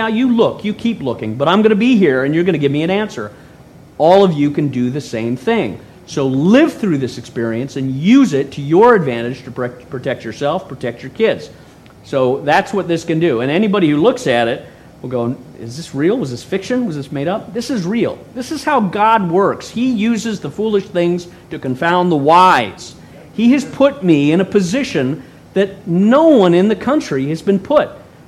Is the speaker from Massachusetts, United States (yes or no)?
no; California, United States; we're all from California here, and I'm from California